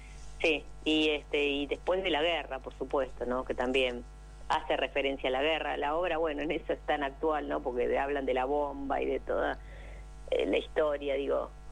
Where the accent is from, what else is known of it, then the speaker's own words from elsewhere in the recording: Uruguay; Mi tierra.